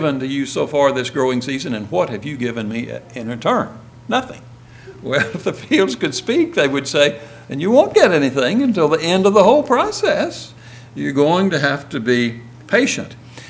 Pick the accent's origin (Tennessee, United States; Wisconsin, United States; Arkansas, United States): Arkansas, United States; Hope; born there; I was born up in Hope, Arkansas, not too far from here.